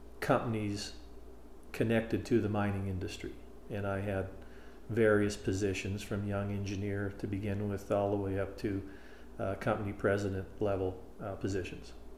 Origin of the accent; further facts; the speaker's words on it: Butte, Montana, United States; I was born in Butte, Montana, 1951.